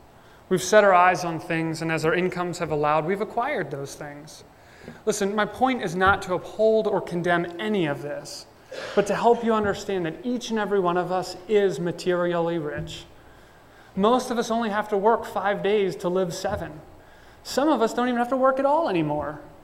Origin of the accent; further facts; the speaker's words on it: Baltimore, Maryland, United States; I was born and raised in Baltimore. In fact, I grew up right here on Falls Road